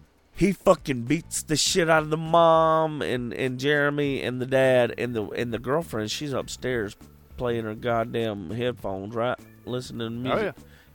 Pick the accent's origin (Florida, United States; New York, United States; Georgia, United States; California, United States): Georgia, United States; Hey, I come from Georgia, man.